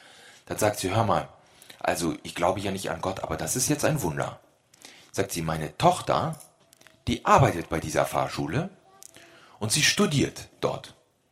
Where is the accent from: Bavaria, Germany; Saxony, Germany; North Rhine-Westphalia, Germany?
North Rhine-Westphalia, Germany; ich komme so aus der Nähe von Köln